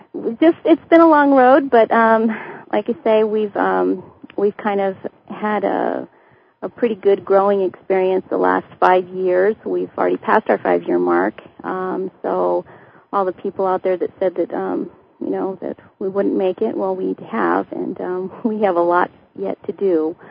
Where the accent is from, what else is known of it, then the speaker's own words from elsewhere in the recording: Southwest, United States; now in Albuquerque, United States; I'm from the Southwest, and right now we're located in Albuquerque, New Mexico.